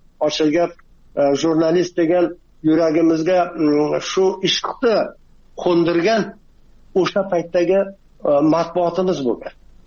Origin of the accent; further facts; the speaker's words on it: Jizzakh, Jizzakh Region, Uzbekistan; also born or lived in Ko'rpasoy; Men Jizzaxdan. Endi Ko'rpasoyda tug'ilib, Ko'rpasoy yoppasiga ko'chirma bo'lgan, tog'larni hammasi majburiy cho'llarga ko'chgan, biz ham ko'chib kelganmiz, yana qaytib ko'chib borganmiz. Bu 50-60 yillar to'palang davri bo'lgan.